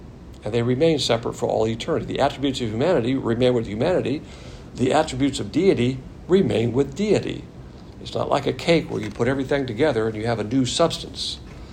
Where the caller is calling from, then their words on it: Texas, United States; I say truck because we're zooming here from Texas. Most of us have trucks